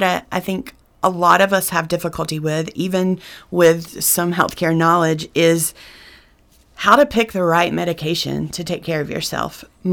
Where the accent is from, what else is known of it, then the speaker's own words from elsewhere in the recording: North Carolina, United States; I'm from the mountains of North Carolina. I grew up in Jackson County